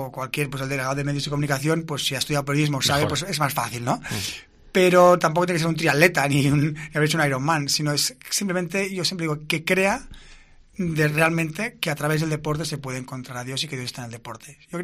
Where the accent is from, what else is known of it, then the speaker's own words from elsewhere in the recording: Terrassa, Catalonia, Spain; Por supuesto, porque aparte nos conocemos porque él fue arzobispo de Tarrasa, que yo soy